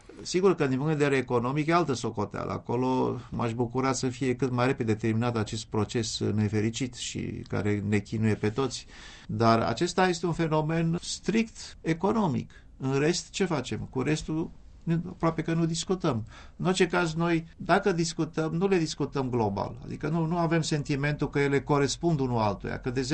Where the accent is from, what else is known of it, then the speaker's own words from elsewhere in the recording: Romania; moved away; fie că scriam în olandeză, în engleză sau în franceză, sau vorbeam aceste limbi, eu le făceam tot ca un român